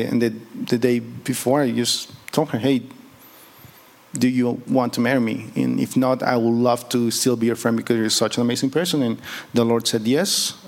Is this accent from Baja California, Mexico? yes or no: yes; Tijuana, Baja California, Mexico; If you can't tell because of my beautiful accent, I am Mexican. Like from Mexico, but I'm from Tijuana. I didn't have the privilege to be born in Tijuana. I was born more in still northern Mexico, but more towards the east.